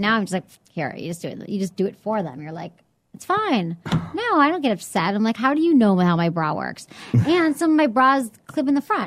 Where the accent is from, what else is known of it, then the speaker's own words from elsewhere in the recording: Michigan, United States; now in San Francisco, United States; they didn't breed me because I'm from Michigan, as you know. But I've lived here for so long that I've become sort of adopted to San Francisco.